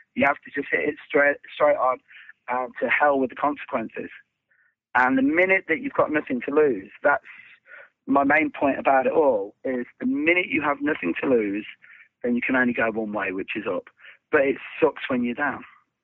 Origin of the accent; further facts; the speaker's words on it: Ireland; You know, I'm Irish and I'm Catholic.